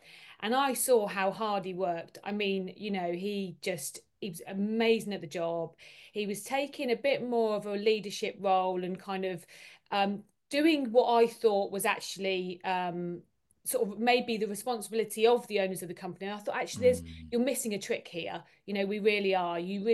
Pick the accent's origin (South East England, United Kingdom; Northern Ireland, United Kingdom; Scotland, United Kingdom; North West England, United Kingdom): South East England, United Kingdom; Bicester; So I was brought up in Bicester. So I'm still in Bicester now, went to school in Bicester